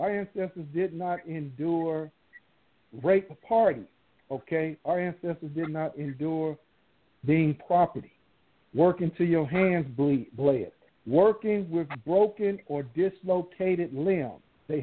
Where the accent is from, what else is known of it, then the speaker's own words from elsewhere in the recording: Chicago, Illinois, United States; Listen, I grew up in Chicago